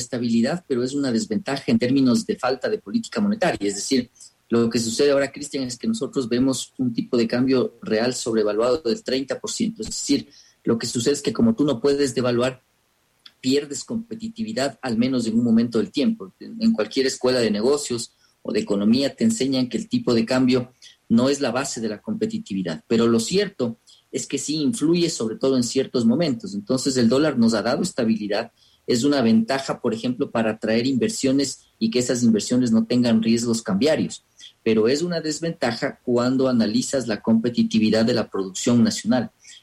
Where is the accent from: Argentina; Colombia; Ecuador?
Ecuador; nosotros como ecuatorianos